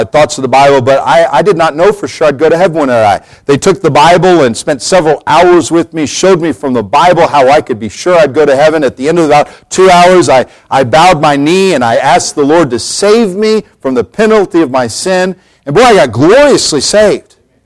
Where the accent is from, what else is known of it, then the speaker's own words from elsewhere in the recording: Council Bluffs, Iowa, United States; also born or lived in Colorado; After that, my parents, both of them, at 4 years of age, we moved from Colorado to Iowa, to Council Bluffs, Iowa.